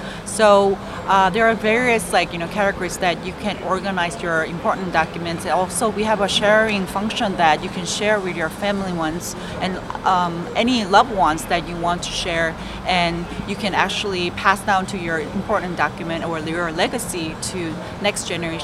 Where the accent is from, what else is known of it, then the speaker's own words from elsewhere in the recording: South Korea; I travel with my medical records since I'm from Korea.